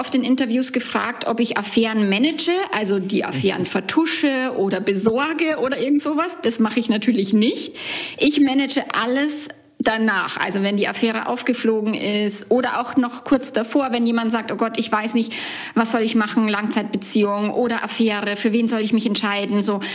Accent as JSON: {"language": "German", "region": "Bavaria", "country": "Germany", "said": "bei uns in Bayern sagt man Servus."}